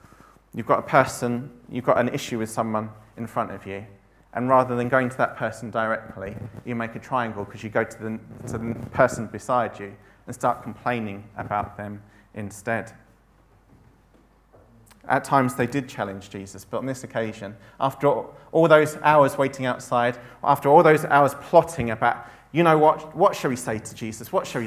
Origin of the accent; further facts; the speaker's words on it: United Kingdom; As British people, we are very famous or infamous for complaining about the weather.